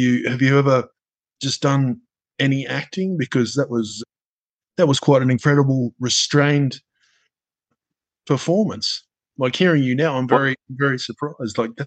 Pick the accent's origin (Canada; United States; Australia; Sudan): Australia; I'm as Australian as you get, but my whole family on my mother's side is from Scotland